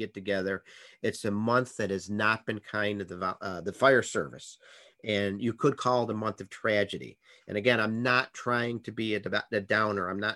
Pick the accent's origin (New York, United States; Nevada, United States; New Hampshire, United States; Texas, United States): New York, United States; Buffalo; My hometown, Buffalo, New York, in 1983, 2 days after Christmas, the horrific propane explosion killing 5 Buffalo firefighters.